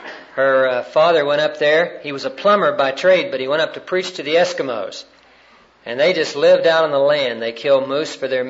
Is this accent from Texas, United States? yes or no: yes; Texas, United States; Well, I am a Texan, but I'm a deflated Texan.